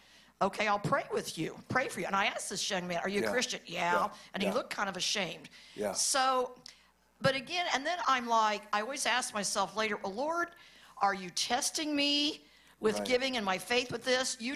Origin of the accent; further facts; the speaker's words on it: Indiana, United States; And I'm from East Central Indiana, so I see it there, here, everywhere, with a sign up.